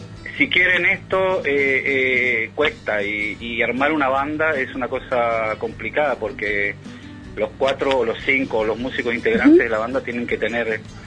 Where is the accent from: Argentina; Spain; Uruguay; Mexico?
Uruguay; Soy uruguayo, sí.